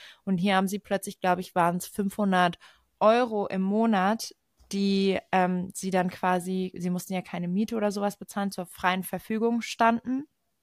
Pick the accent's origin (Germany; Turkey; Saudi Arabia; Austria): Saudi Arabia; wir sind in Saudi-Arabien aufgewachsen